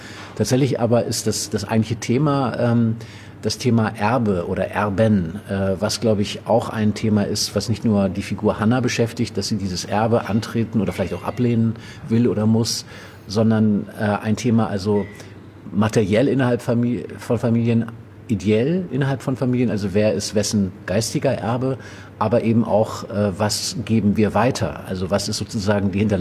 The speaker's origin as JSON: {"language": "German", "region": "Northern Germany", "country": "Germany", "said": "ich komme aus Norddeutschland"}